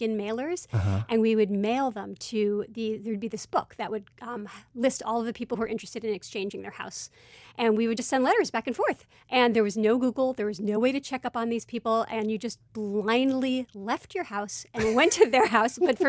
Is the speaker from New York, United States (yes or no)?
yes; Brooklyn, New York, United States; I grew up in Brooklyn, and my family spent every single summer, every August, in France.